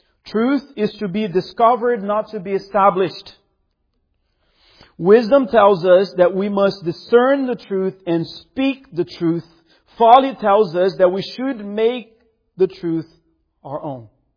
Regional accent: Brazil; Now, my hometown in Brazil has a lot of witchcraft practices.

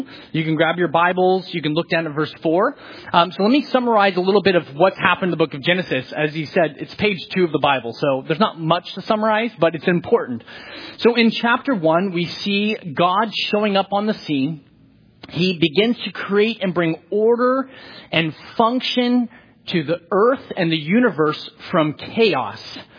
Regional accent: California, United States; I realize that's what Californians, I grew up in California, we always called it the EV Free.

